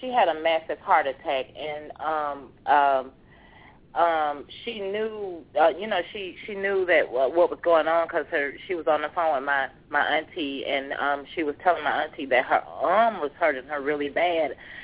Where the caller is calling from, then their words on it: Atlanta, Georgia, United States; from Atlanta.